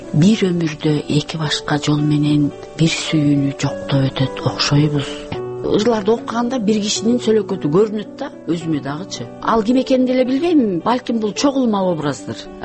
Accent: Bosteri, Issyk-Kul Region, Kyrgyzstan; Бостеринин тоолорунда көгүртүр көлдүн жээгинде бактылуу балалыгым өткөн.

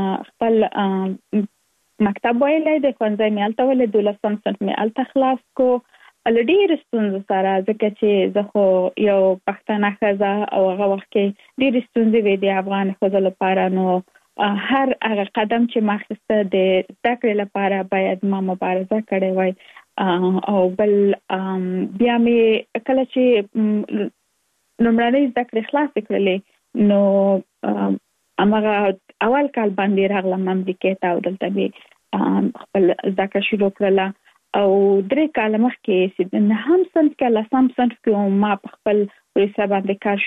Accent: Kabul, Afghanistan; now in United States; زه اف کورس د افغانستان یم. په افغانستان کې زیږیدلې، لومړنۍ زده کړې مې په افغانستان په کابل کې ترسره کړې دي او وروسته لاغه لکه مونږ ټول چې یو مسافر شوی یم په امریکا کې، اوس په ورجینیا ایالت کې ژوند کوم.

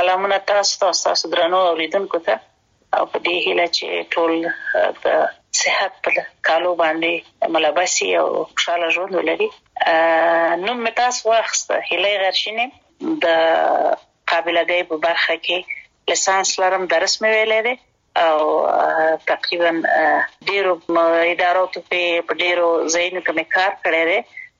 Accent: Kabul, Afghanistan; also born or lived in Kunar Province; زه اصلا د کونړ ولایت یم او پیدایښت هم په خپل مملکت کې دی. لومړنۍ زده کړې مې، یعنی اول او دویم صنف مې د کونړ په ولایت کې لوستې دي. دریم صنف نه بیا کابل ته راغلی

